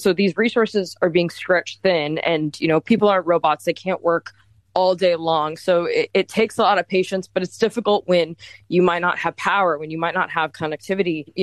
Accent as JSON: {"language": "English", "town": "Miami", "region": "Florida", "country": "United States", "tie": "born or raised there", "said": "You know, I'm almost a third generation Floridian myself. I grew up in Miami. We've had back to back hurricanes growing up."}